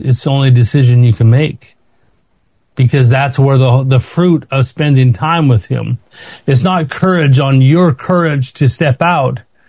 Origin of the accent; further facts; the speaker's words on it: Canada; because as Canadian, you're allowed 6 months.